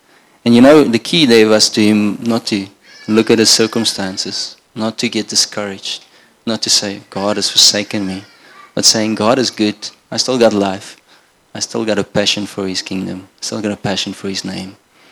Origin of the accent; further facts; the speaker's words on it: Namibia; now in South Africa; And I come from Namibia. So I grew up in Namibia. There's not much rain in that country. And I've been in South Africa now for a while